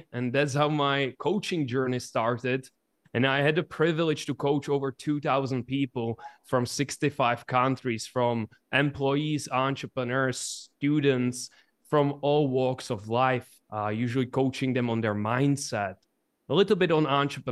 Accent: Czechia; And basically where I come from the Czech Republic, which is a small country in the middle of Europe.

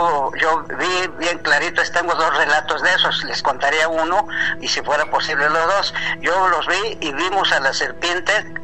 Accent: Sultepec, State of Mexico, Mexico; este sucedió allá en mi pueblo, allá se llama Sultepec, Estado de México.

